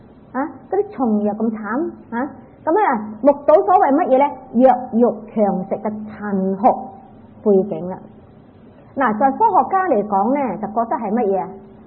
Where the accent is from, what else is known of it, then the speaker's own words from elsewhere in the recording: China; 我哋中國人成日點講啦？大蟲食細蟲。